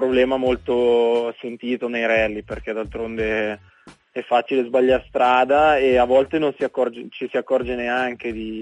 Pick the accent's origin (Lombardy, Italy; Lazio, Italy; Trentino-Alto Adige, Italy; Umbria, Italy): Lombardy, Italy; Como; Sì, sì, sono di Como io, infatti siamo abbastanza vicini.